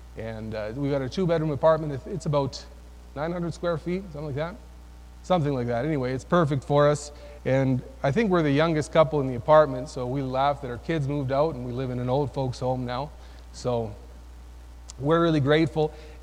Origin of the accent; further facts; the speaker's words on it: Canada; if you haven't noticed, I'm Canadian.